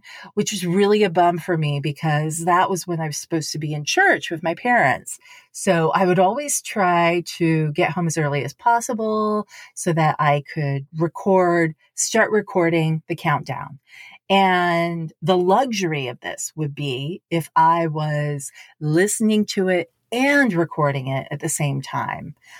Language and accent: English; Japan; FEN, Far East Network, which was really the only American style radio and even music I had access to growing up in Japan.